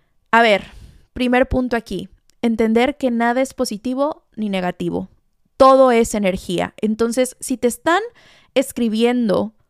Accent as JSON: {"language": "Spanish", "region": "Veracruz", "country": "Mexico", "said": "mis jarochos veracruzanos. Yo soy jarocha"}